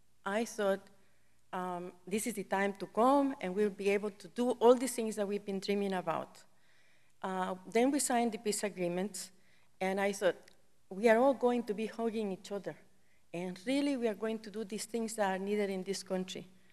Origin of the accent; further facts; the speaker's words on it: El Salvador; I was born and raised in El Salvador, and I've been through many exiles